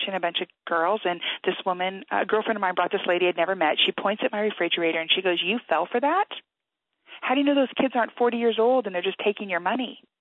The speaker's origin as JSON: {"language": "English", "country": "United States", "said": "hi, I'm from America."}